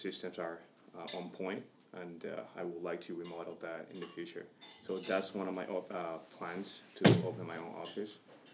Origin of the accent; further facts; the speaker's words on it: Puerto Rico; As you said, I'm from Puerto Rico.